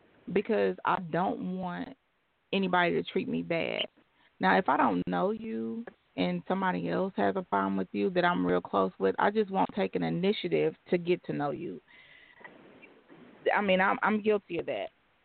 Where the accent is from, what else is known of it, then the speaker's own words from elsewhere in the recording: Indiana, United States; Thank you. I'm from Indiana. Right next door.